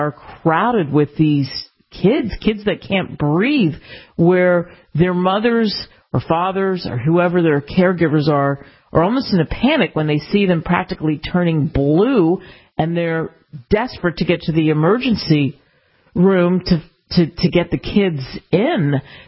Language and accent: English; Pennsylvania, United States; I grew up outside of Philadelphia